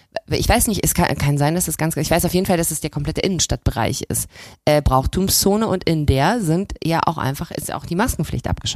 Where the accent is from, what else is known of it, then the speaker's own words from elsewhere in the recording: Cologne, North Rhine-Westphalia, Germany; als Kölnerin oder zumindest als so lange in Köln wohnend und auch in diesem Umfeld aufgewachsen sein, dass ich mir einfach rausnehme, mich als Kölnerin zu bezeichnen